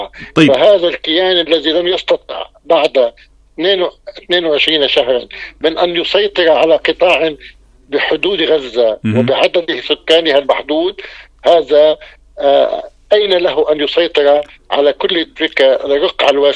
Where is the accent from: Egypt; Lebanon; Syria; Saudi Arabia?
Lebanon; نحن كلبنانيين